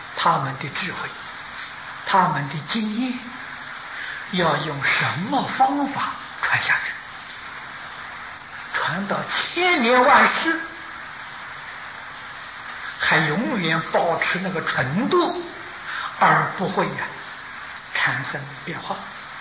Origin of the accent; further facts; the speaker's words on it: China; 这是我们中国人人人都有份，是无尽的文化遗产